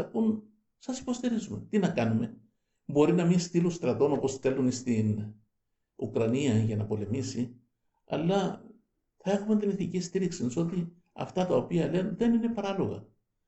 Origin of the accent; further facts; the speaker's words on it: Greece; γιατί είμαστε Έλληνες ακριβώς και των ίδιων φρονημάτων και της ίδιας ηλικίας